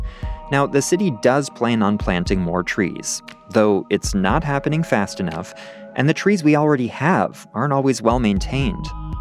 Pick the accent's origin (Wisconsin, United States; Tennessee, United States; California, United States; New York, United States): California, United States; Santa Rosa; I grew up in Santa Rosa, a small city north of San Francisco.